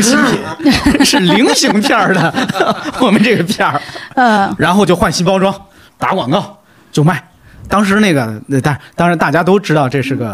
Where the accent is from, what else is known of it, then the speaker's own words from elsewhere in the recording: Tianjin, China; 在我们天津人的童年啊